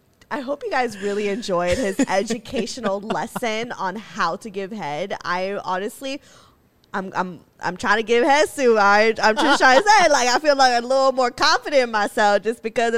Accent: Philippines; This is how you know we're fucking Filipino as fuck.

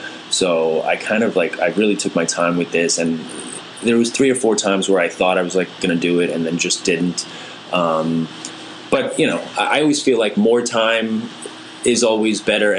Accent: Queens, New York, United States; I grew up in Queens

